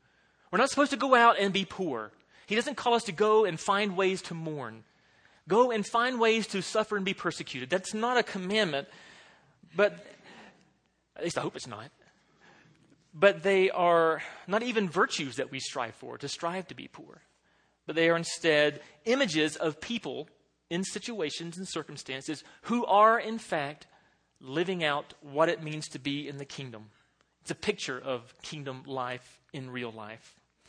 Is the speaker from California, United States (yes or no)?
no; Florida, United States; now in Colorado, United States; okay, we're Coloradans, so it wasn't really a mountain, it was just a hill, but I'm from Florida, it was a mountain, okay?